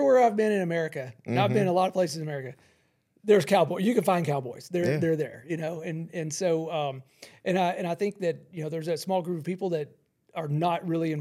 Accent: Georgia, United States; also born or lived in Tennessee / Florida; I grew up in Georgia and spent a long time in Tennessee and a lot of time in Florida.

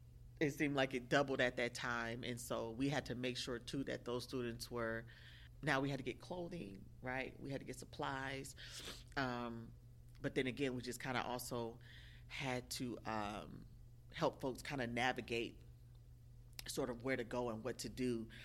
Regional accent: Omaha, Nebraska, United States; I'm from Omaha, Nebraska. I don't have any family in New Orleans

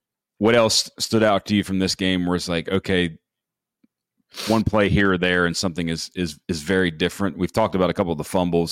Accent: West Virginia, United States; I'm from West Virginia, but I went to school in Ohio.

